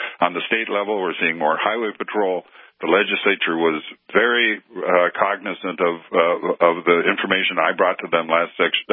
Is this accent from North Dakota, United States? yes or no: yes; Williston, North Dakota, United States; As you mentioned, I grew up in Williston, North Dakota, and so know the area very well, and I get up there quite often still.